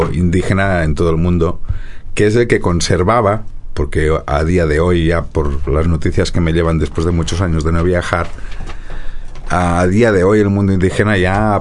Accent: Spain; first language ca; Spanish is a second language; te lo traduciré a castellano y a mi lengua nativa, que es el catalán

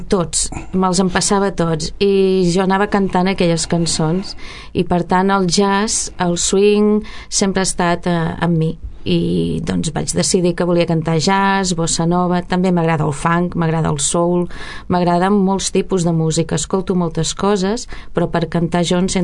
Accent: Vilanova i la Geltrú, Catalonia, Spain; i després a Vilanova, que és on torno a viure, d'on soc.

